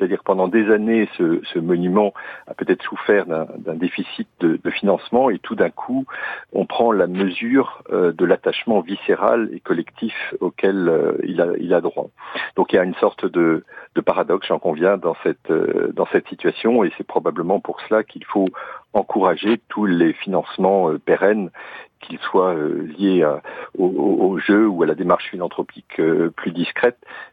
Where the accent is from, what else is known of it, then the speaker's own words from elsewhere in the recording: Grand Est, France; Je suis lorrain